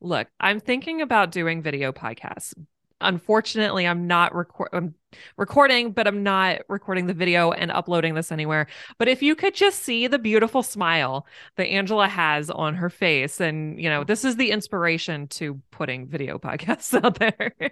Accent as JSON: {"language": "English", "region": "Maryland", "country": "United States", "tie": "born or raised there", "said": "I grew up in Maryland, right? So boating and sailing and maritime history has always been a part of my life."}